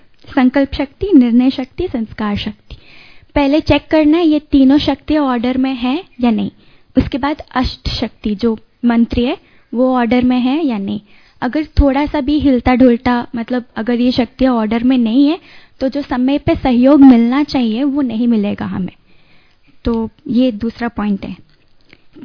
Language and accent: Hindi; Mumbai, Maharashtra, India; born there; तो हम नॉर्थ में रह चुके हैं, मैं मुंबई में पैदा हुई हूँ, तो मुझे हिंदी आती है और मैं नेवी स्कूल में पढ़ती हूँ।